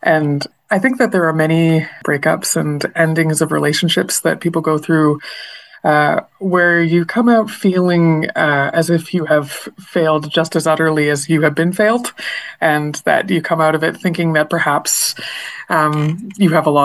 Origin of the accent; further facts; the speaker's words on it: Peterborough, Ontario, Canada; I moved back to my hometown, Peterborough, in 2010 after, a stint in the big city doing university things.